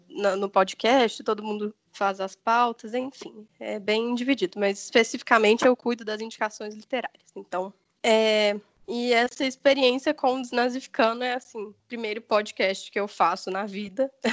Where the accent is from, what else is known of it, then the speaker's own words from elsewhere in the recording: Divinópolis, Minas Gerais, Brazil; born there; now in Belo Horizonte, Brazil; eu tenho 22 anos, eu sou capricorniana. Eu nasci em Divinópolis, mas eu já moro em Belo Horizonte, tem uns bons 14 anos aí.